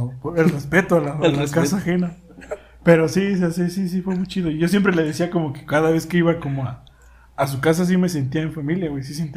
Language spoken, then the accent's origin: Spanish; Oaxaca, Mexico; No, soy de Oaxaca.